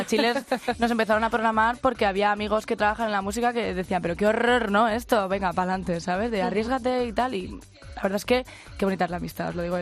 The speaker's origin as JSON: {"language": "Spanish", "region": "Community of Madrid", "country": "Spain", "said": "hablo de los madrileños porque yo soy madrileña"}